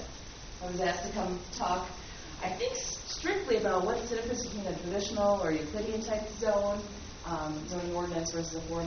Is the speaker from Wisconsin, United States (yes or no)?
yes; Green Bay, Wisconsin, United States; I grew up in Green Bay, spent a lot of time playing in your soccer fields